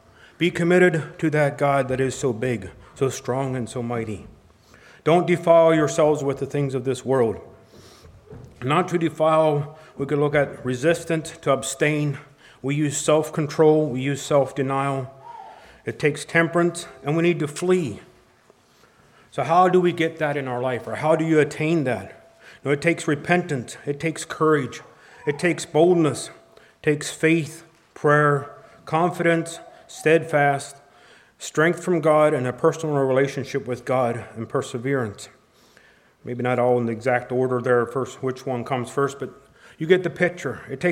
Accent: Ohio, United States; But anyway, we're from Ohio, there where Michaela stayed.

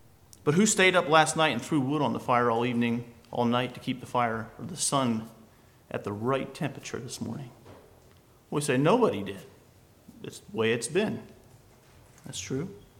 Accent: Indiana, United States; So I moved in from the Midwest. I was born and raised in Indiana.

